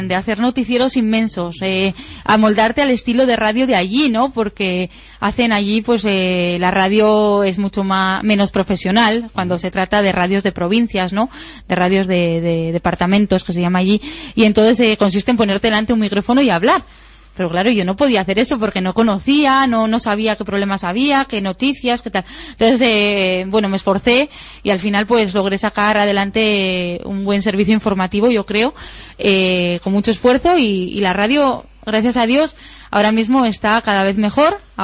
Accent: Spain; siendo española y siendo blanca, tan blanquita

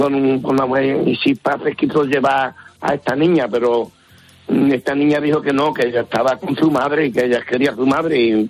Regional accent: San Fernando, Andalusia, Spain; yo soy aquí de San Fernando, Isla de León, antiguamente, que le cortamos aquí el pato a Napoleón.

